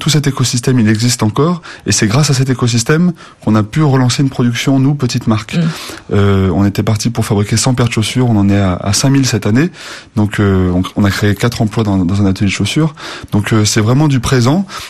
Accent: Romans-sur-Isère, Auvergne-Rhône-Alpes, France; donc moi je suis originaire de Romans, la capitale de la chaussure

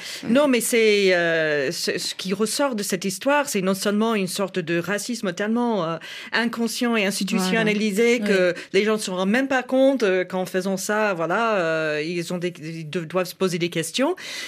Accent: United States; French is a second language; les deux pays que je connais le mieux, donc les États-Unis, mon pays d'origine

